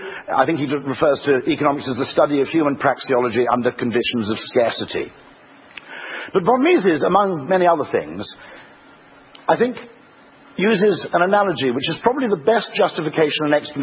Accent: United Kingdom; But I'm British, that's the way we like it.

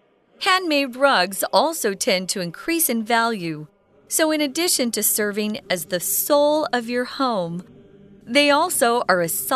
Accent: United States; Which, when I grew up, you know, and I'm American, a carpet was actually, you know, the floor covering that would go from wall to wall.

